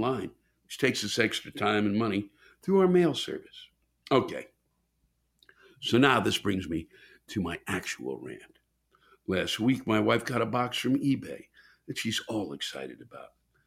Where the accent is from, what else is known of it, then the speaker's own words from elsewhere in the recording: Maryland, United States; I'm originally from Maryland, so am I, where the humidity and heat are ass-crack of Satan oppressive.